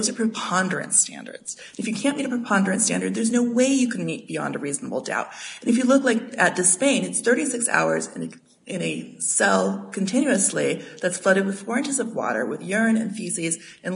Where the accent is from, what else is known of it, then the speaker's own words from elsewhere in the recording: New Mexico, United States; I grew up in New Mexico. It pains me.